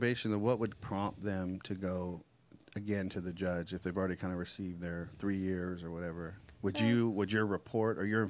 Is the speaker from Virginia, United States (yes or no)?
no; California, United States; maybe it's because I'm in California. I grew up in California